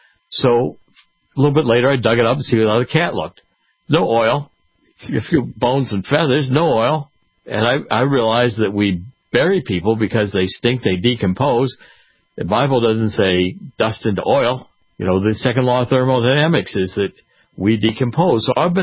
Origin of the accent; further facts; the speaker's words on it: Cleveland, Ohio, United States; you know, I was raised in Cleveland. Well, Cleveland had a great natural history museum